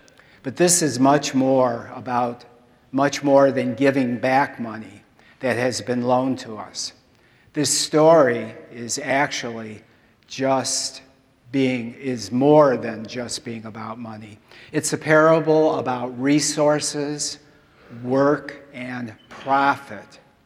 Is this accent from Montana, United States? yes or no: no; Michigan, United States; which was located about 9 blocks away from where I grew up on Audette, pretty close to Allen Park.